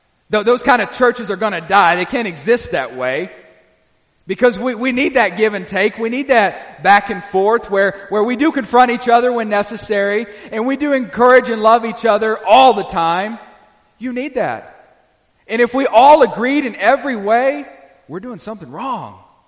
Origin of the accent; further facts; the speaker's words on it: Arkansas, United States; come from in Arkansas, church planting is another word for a church split. Which is what we did. In my hometown, there, well, one of them has died.